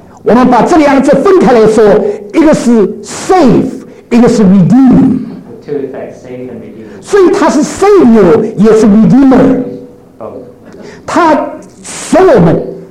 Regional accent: China; 我们中国人说罪归于归谁？

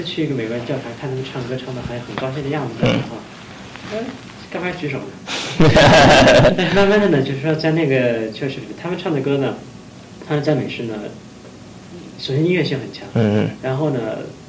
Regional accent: China; now in United States; 因为我从大陆来吧，来了也不久

